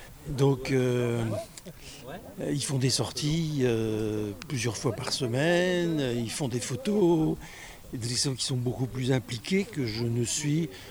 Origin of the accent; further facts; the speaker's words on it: Saint-Brieuc, Brittany, France; born there; je suis né à Saint-Brieuc.